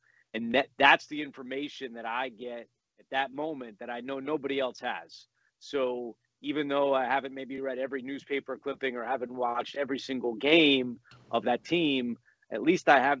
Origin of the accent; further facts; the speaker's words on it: United States; I'm from the New York, New Jersey area.